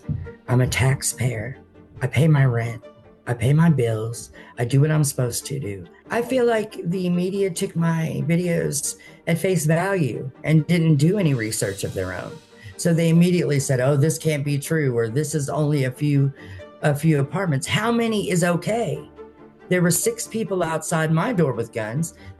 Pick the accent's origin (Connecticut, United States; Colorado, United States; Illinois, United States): Colorado, United States; Aurora; I'm from Aurora, Colorado. I used to reside at 1218 Dallas Street, apartment 304.